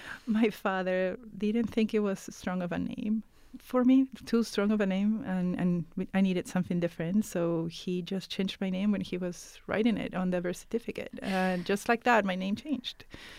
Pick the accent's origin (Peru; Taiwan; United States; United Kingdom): Peru; as a woman born in Peru, born and raised in Peru, it's unbelievable.